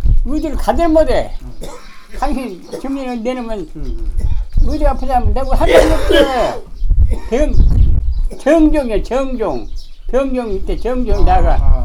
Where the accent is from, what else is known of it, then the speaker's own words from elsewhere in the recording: Boseong, South Jeolla, South Korea; now in Jeonju, South Korea; 원래 고향 보성군 미령면 덕에 그 사자고 여기 왔어, 이사를 왔어.